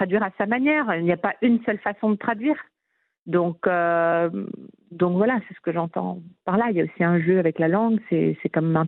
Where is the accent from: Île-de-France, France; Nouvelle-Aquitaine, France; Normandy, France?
Île-de-France, France; Paris; J'ai grandi à Paris jusqu'à mes 20 ans.